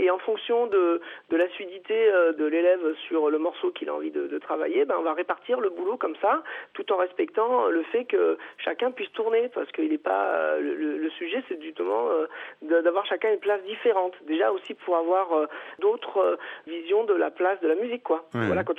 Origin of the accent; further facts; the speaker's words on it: Auvergne-Rhône-Alpes, France; Et puis moi, je suis originaire de l'Ardèche du Sud.